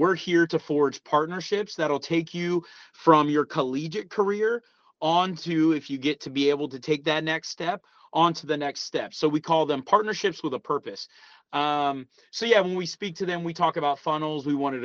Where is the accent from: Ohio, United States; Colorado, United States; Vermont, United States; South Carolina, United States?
Ohio, United States; Columbus; So I'm from Columbus, Ohio, originally, and then I went to University of Toledo for college.